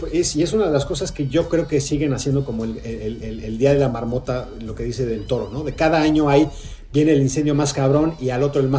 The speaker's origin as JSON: {"language": "Spanish", "country": "Mexico", "said": "Digamos que como mexicano ya me había tocado huracanes, ¿no?"}